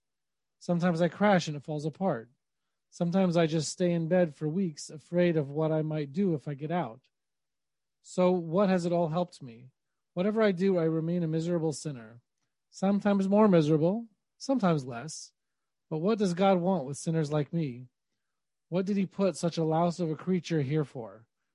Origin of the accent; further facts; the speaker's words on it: Nashville, Tennessee, United States; Atlanta's a beautiful city, 4 hours from my hometown of Nashville.